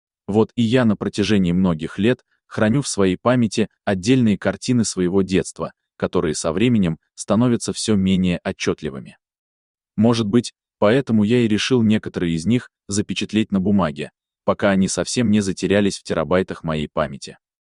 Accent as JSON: {"language": "Russian", "town": "Novomoskovsk", "region": "Tula Oblast", "country": "Russia", "tie": "born or raised there", "said": "находится она в моем родном городе Новомосковске. В городе химиков, строителей и шахтеров"}